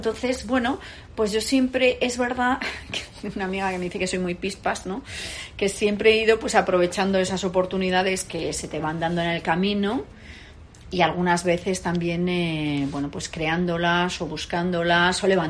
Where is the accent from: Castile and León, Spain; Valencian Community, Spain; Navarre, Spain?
Valencian Community, Spain; Denia; moved away as an adult; now in Madrid, Spain; Yo nací en Denia, en Alicante, y cuando tenía 18 años, con un afán de curiosidad y un poco explorador, digamos, salí de Denia, me vine a Madrid a estudiar publicidad